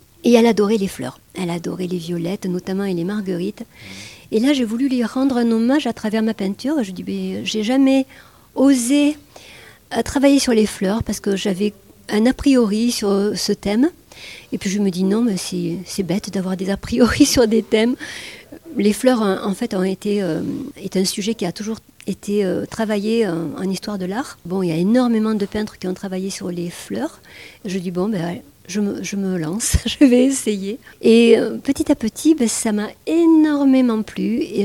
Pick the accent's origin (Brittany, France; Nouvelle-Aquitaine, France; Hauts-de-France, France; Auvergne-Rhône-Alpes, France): Nouvelle-Aquitaine, France; Bordeaux; Parce que moi, je venais de Bordeaux, plutôt citadine.